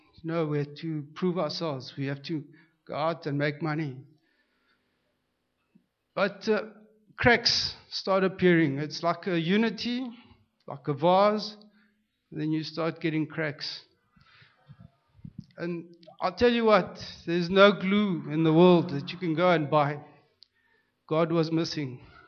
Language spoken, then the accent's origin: English; Zimbabwe; now in Johannesburg, South Africa; as I progressed, I moved from Zimbabwe and I landed up in Johannesburg.